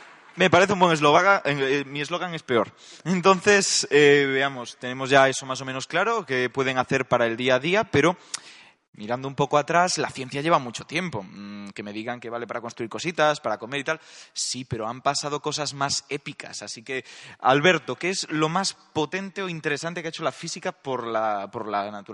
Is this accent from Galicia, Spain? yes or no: yes; Galicia, Spain; Como gallego no lo perdono.